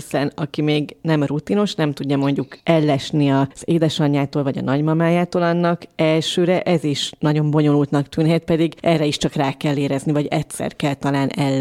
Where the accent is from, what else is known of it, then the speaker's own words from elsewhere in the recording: Vas, Hungary; Én vasi lány vagyok